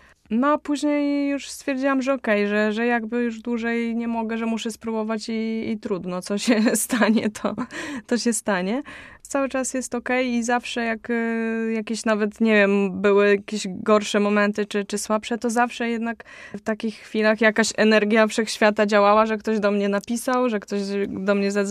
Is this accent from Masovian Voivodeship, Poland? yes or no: no; Białystok, Podlaskie Voivodeship, Poland; No na pewno u siebie w Białymstoku zawsze lubię występować